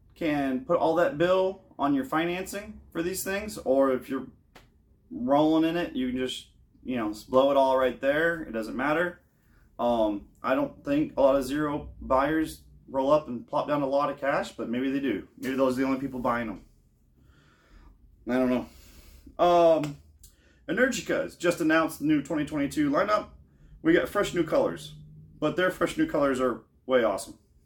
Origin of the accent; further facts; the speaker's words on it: Maine, United States; now in Florida, United States; I'm living in Southwest Florida. I'm originally from Maine. I miss Maine.